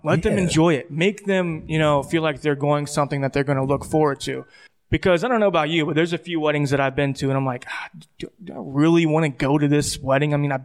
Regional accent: Columbus, Ohio, United States; I mean, I'm from the Columbus area.

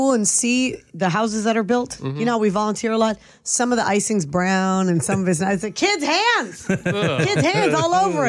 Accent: the South, United States; Well, I'm a Southern girl. You don't have to tell me. I'm from the South.

